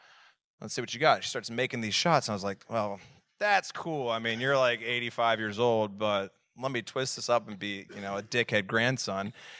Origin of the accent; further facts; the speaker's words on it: Columbus, Ohio, United States; I am from Columbus, Ohio.